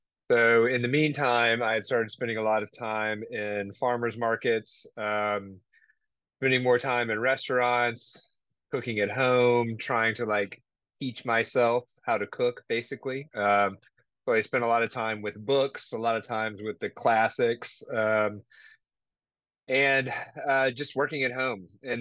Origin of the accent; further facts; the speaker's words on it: Memphis, Tennessee, United States; born there; now in New Orleans, United States; I was born in Memphis, but have been down here in New Orleans for about 18 years, working in restaurants the whole time.